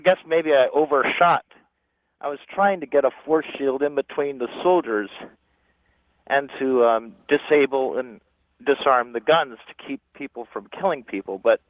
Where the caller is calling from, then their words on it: California, United States; from Northern California.